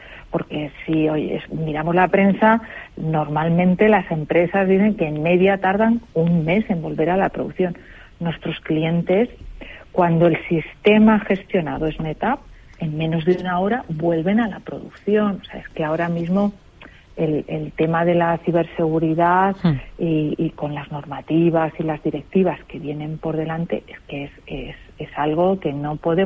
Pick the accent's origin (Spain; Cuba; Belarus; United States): Spain; para mí me parece algo súper relevante como española